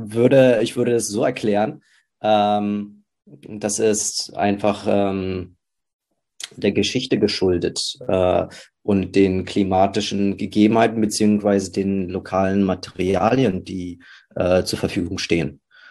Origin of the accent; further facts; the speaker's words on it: Berlin, Germany; ich als Berliner